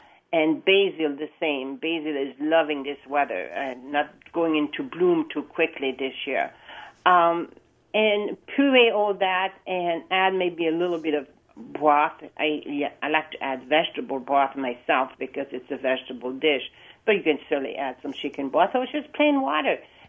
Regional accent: Wisconsin, United States; After all, we are from Wisconsin.

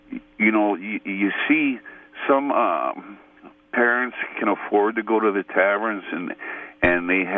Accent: Cudahy, Wisconsin, United States; I grew up in Cudahy, and when I'm 54 now, and when I grew up in Cudahy, there was 108 bars, and 25,000 was the population

